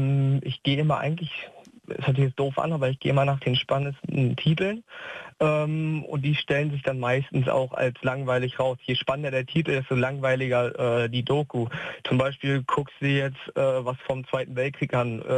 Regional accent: Hankensbüttel, Lower Saxony, Germany; Aus Hankensbüttel.

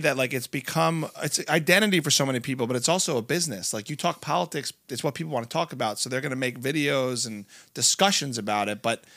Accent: East Coast, United States; how I grew up on the East Coast with a mix of people

